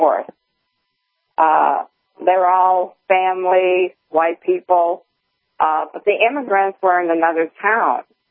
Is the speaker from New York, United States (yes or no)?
no; Chicago, Illinois, United States; now in Arkansas, United States; No, I am originally from Chicago.